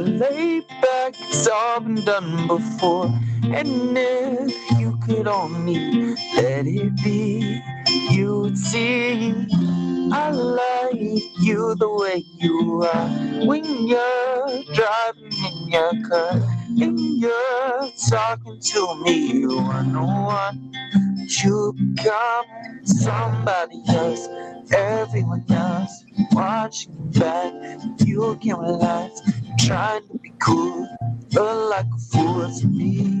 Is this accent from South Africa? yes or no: no; Louisiana, United States; See, cool. I was born and raised in Louisiana.